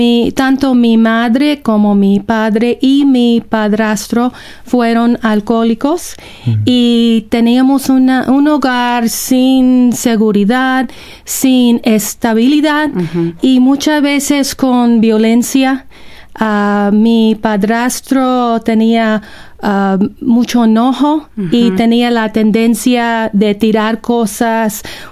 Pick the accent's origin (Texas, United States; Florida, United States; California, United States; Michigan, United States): Texas, United States; Houston; born there; Spanish is a second language; nací en Houston y de padres no hispanos, entonces no tuve la oportunidad de aprender el español hasta ser adulta.